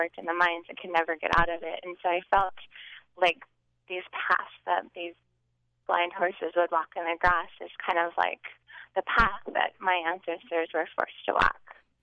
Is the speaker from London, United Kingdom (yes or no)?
no; Wales, United Kingdom; Being Welsh and descending from coal miners is... actually, it's always been very important to us.